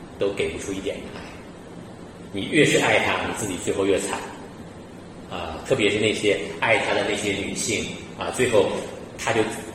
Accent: China; 其实不是，我们中国人听到这些，我们会有一个很不好的联想

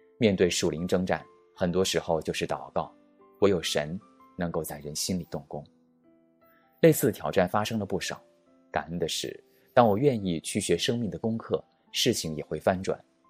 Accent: Taiwan; also born or lived in United States; 我虽然在美国出生，从小在台湾长大，但是我父母的家人都是从内地移民去香港的，姥姥姥爷是天津人，爷爷是重庆人，奶奶是海南岛人，而且我自己的妻子是青岛人。

